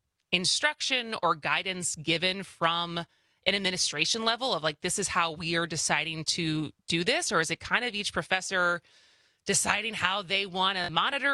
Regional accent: Madison, Wisconsin, United States; And I am recording live from Madison today, my hometown.

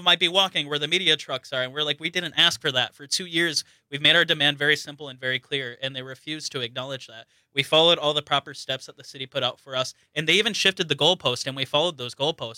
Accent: Kenosha, Wisconsin, United States; I grew up in Kenosha. I was very much, you know, in the organizing around Kenosha when that happened in 2020.

